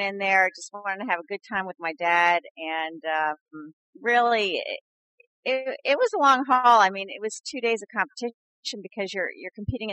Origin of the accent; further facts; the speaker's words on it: New Jersey, United States; Basically, I was raised in New Jersey, and my dad was into barbecue as I was growing up, and that's where it all started, and lived there pretty much all the way through college, and then moved around afterwards.